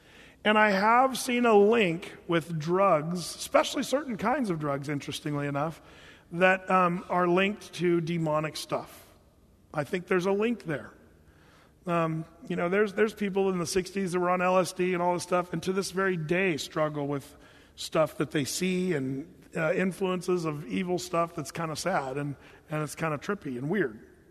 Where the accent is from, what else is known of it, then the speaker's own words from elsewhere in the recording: Ashland, Oregon, United States; You know, I grew up in Southern Oregon in Ashland.